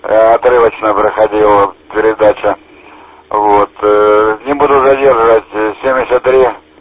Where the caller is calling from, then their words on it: Lomovo, Belgorod Oblast, Russia; я работаю из Ломова, как я уже сказал, Карачанского района.